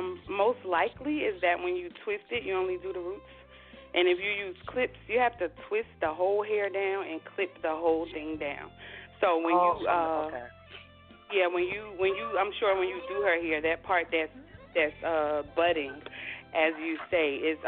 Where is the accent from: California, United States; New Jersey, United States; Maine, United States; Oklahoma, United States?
New Jersey, United States; Newark; So, you know, I'm just coming from Newark. I've never been out of Newark, and I'm like, oh, my God.